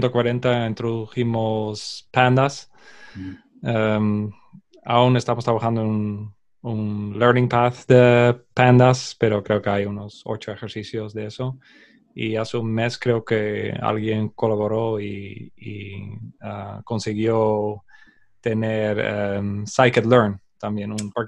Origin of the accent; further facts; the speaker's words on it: Netherlands; Spanish is a second language; now in Spain; soy holandés, pero vivo ya aquí desde hace 16 años.